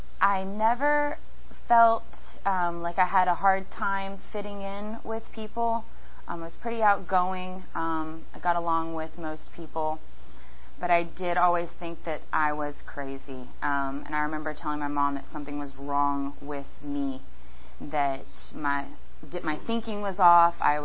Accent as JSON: {"language": "English", "town": "Tulsa", "region": "Oklahoma", "country": "United States", "tie": "born there", "moved": "yes", "said": "I was born in Tulsa, Oklahoma. I'm the oldest of three. I have a younger brother and a younger sister. We moved here in 1997. My dad's job transferred us out here. I have some memories in Oklahoma."}